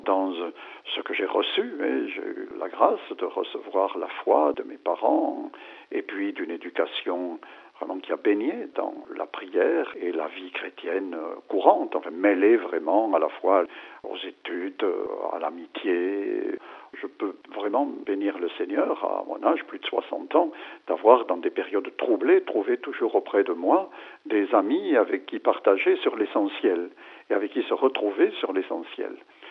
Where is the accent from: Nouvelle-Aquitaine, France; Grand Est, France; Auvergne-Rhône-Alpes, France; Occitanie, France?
Occitanie, France; Lourdes; Je viens de Lourdes